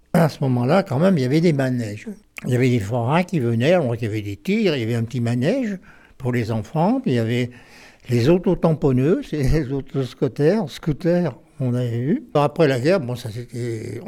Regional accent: Bresse, France; moved away as an adult; Si j'ai quitté la Bresse, oui. Alors j'ai quitté la Bresse, je suis parti travailler à Lyon

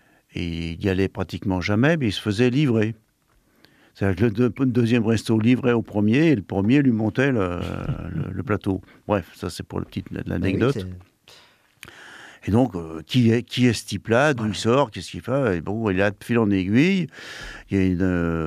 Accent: Lyon, Auvergne-Rhône-Alpes, France; born there; D'abord parce que je suis né à Lyon, donc c'est un clin d'œil.

